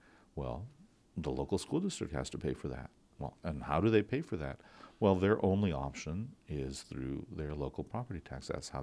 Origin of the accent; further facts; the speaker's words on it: Alpine, United States; I grew up in Alpine, and there wasn't, you weren't taught to dream in those days.